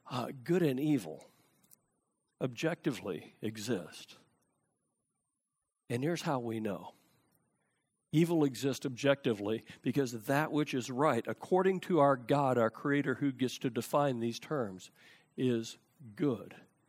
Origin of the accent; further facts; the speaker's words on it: Houston, Texas, United States; growing up in Houston, I remember I would lock my car doors in the garage with the garage door down and locked.